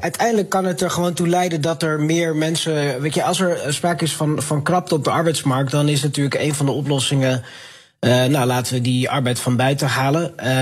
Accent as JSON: {"language": "Dutch", "country": "Netherlands", "said": "die huisvesting van die arbeidsmigranten is natuurlijk gewoon om je oog uit je kop te schamen als Nederlander"}